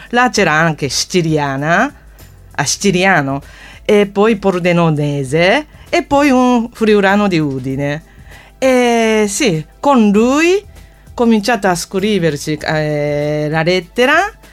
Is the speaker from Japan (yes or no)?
yes; Japan; Italian is a second language; now in Italy; vengo dal Giappone